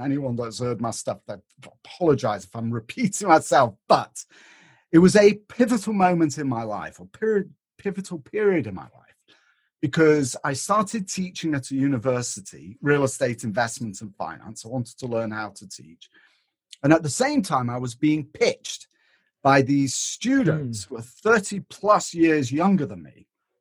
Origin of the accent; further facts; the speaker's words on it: Lubbock, Texas, United States; What makes you think I'm British? Right? I'm from Lubbock, Texas.